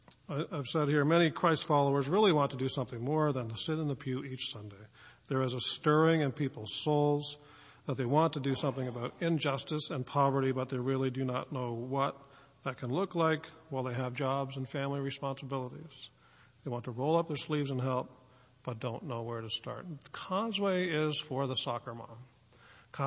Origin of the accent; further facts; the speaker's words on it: Newfoundland and Labrador, Canada; I grew up in Newfoundland. I think there's a handful of us here, Newfoundlanders.